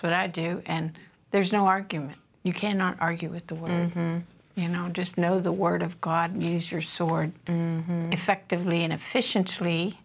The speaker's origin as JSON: {"language": "English", "region": "California", "country": "United States", "said": "You know, we came from California, so we experienced some horrible."}